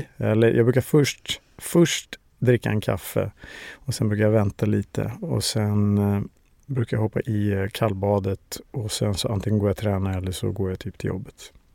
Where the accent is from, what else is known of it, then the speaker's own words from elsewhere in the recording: Stockholm, Stockholm County, Sweden; Jag är uppväxt i Årsta utanför Stockholm med min mor som är gammal barnmorska